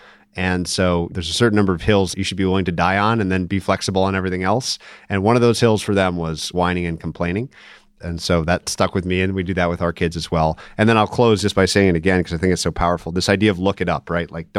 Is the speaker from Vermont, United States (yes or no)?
no; Minnesota, United States; I'm actually from Minnesota. It's where a lot of my family is from as well.